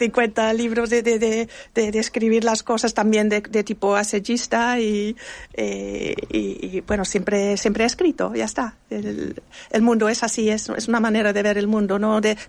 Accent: Germany; Spanish is a second language; No, no vivo en España. No soy residente de Alemania, soy alemana, residente de Alemania, pero tengo doble nacionalidad también con soy inglesa también.

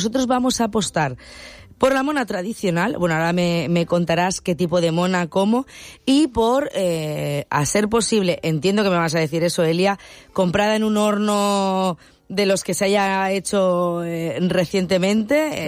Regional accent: Benidorm, Valencian Community, Spain; los que somos de Benidorm hemos tenido familias que trabajaban en cosas relacionadas con el turismo

